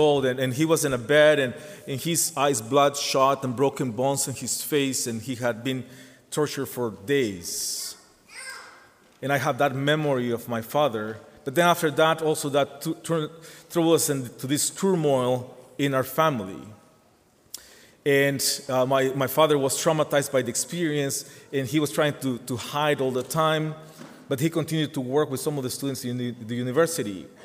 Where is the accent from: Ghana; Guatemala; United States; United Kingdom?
Guatemala; born there; English is a second language; But I was born in 1970 in Guatemala.